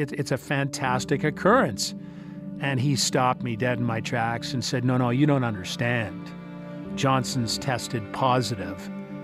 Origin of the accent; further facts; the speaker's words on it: Canada; I'm also Canadian.